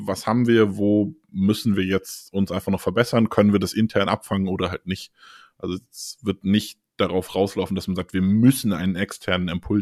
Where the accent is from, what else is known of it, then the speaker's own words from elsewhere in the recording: Frankfurt, Hesse, Germany; Als Frankfurter war ich am guten Ende dieses Beefs.